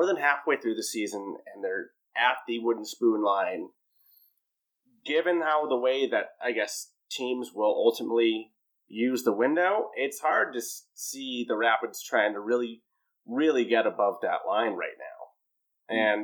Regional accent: Ireland; I am, as my name suggests, I am quite Irish.

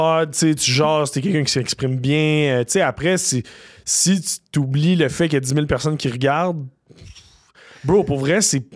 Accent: Laval, Quebec, Canada; J'ai 27 ans. Je viens de Laval.

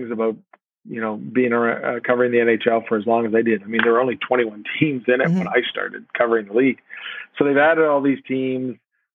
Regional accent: Hamilton, Ontario, Canada; I grew up in Hamilton.

